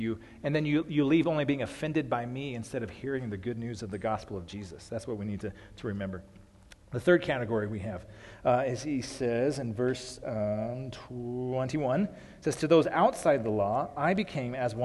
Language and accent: English; Peyton, Colorado, United States; For me, I grew up in Peyton, just a few miles east of here, and I love the fact that we get to do ministry and be a part of a church that is in my hometown.